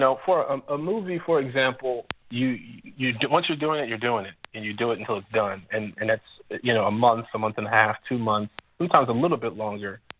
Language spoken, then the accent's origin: English; Chicago, Illinois, United States; A few All-Star games, but I'm from Chicago, so I got a chance to go to the one in Chicago this past year.